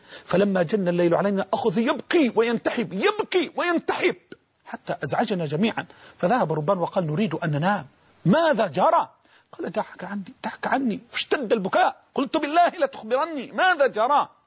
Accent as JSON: {"language": "Arabic", "country": "Egypt", "said": "أصل القيام إحنا عندنا في مصر"}